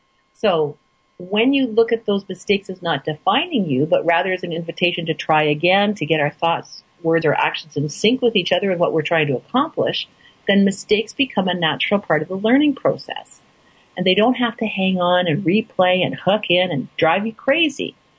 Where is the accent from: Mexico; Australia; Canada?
Canada; I know many people that are listening are from places other than Canada, but I'm Canadian, eh?